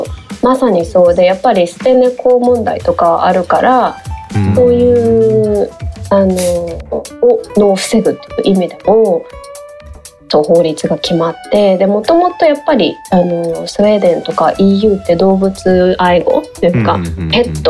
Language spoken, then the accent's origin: Japanese; Hokkaido, Japan; なんか私北海道出身なんですよ。